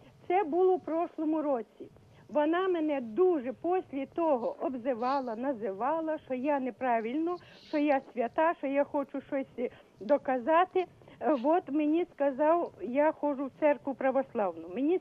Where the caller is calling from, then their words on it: Kamianets-Podilskyi, Khmelnytskyi Oblast, Ukraine; Я з Кам'янця-Подільського.